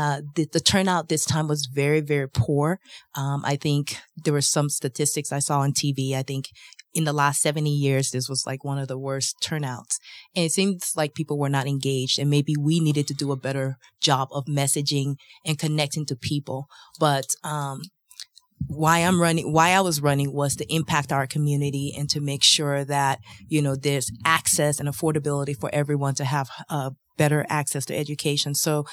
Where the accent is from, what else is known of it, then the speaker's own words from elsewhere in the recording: Liberia; now in Aurora, United States; I came here in 1980 from Liberia, West Africa, and I was fortunate to get a really great education through Aurora Public Schools